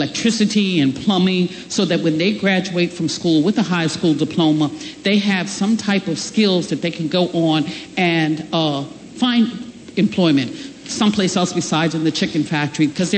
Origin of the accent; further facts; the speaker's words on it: Georgetown, Delaware, United States; I'm from Georgetown, Delaware.